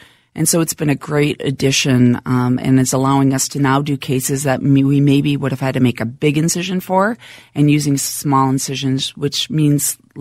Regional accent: Minnesota, United States; also born or lived in North Carolina; So Minnesota, born and raised, grew up right here in town.

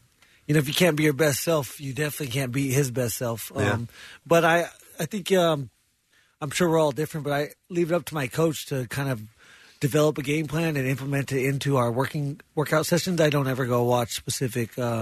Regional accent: Safford, Arizona, United States; Safford, Arizona. It's a really small town.

